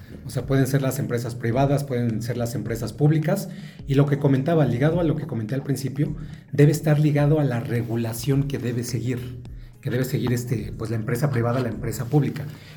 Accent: Mexico; yo soy mexicano, entonces conozco mucho más de implementaciones mexicanas

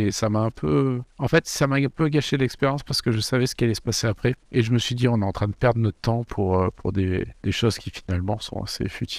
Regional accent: France; parce qu'en tant que Français, tu écoutes ça

